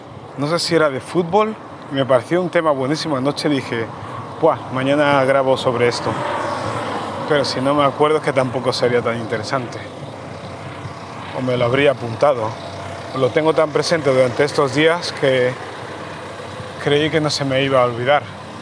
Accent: Barcelona, Catalonia, Spain; aunque yo soy de Barcelona.

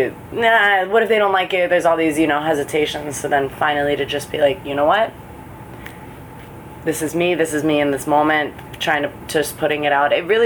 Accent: Lutz, Florida, United States; Tampa. Well, Lutz, which is like a suburb north of Tampa, pretty smaller little suburban town, out on the outskirts of Tampa, Florida.

